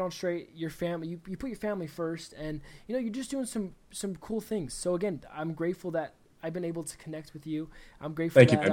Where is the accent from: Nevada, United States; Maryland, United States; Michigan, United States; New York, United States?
Nevada, United States; Las Vegas; I'm in Utah right now. I'm from Las Vegas. But I'm about I'm about 4 hours from Denver.